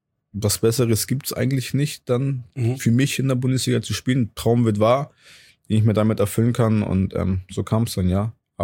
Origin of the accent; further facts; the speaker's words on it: Hamburg, Germany; Aber ich komme halt aus Hamburg